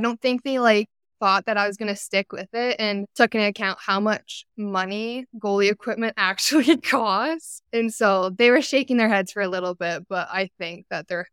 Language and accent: English; Saskatchewan, Canada; So I grew up in Saskatchewan. That's where I'm from.